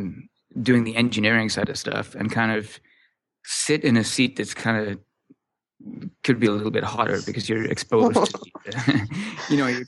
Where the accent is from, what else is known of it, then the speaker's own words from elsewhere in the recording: Canada; Hey, we're both Canadian, so.